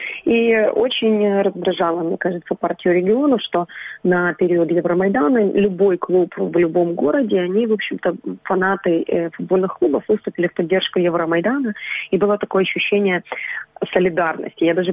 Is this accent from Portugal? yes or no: no; Crimea, Ukraine; Я сама крымчанка